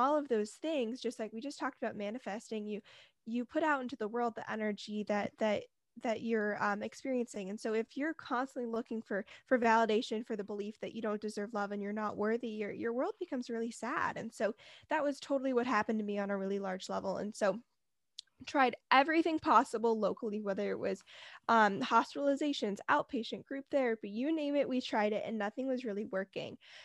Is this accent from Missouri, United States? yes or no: no; California, United States; I'm 18 and I'm from the Bay Area, but I'm going to be moving to Philadelphia to study psychology at the University of Pennsylvania in August.